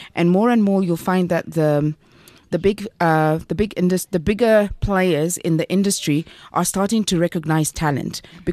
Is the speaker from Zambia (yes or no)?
yes; Zambia; I'm originally from Zambia. So like in Zambia and other African countries